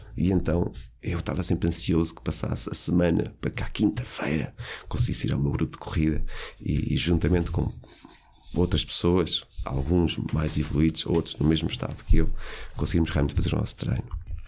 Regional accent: Nazaré, Leiria, Portugal; era a meia maratona de Nazaré, minha terra natal.

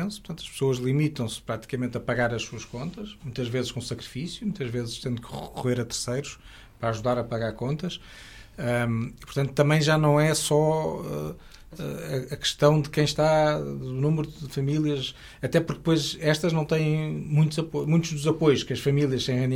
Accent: Belém, Lisbon, Portugal; quando nós dizemos que somos de Belém

